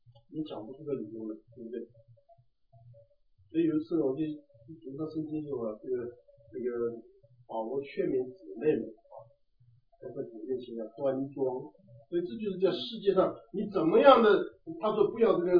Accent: China; 我们中国人唱诗歌呢，就差这个黄梅调还没进来。

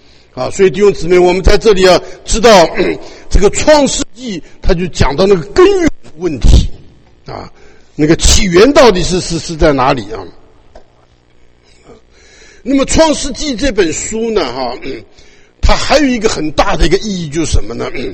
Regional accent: China; 所以呢，我们中国人循着中国人的这一套的思想观念下来

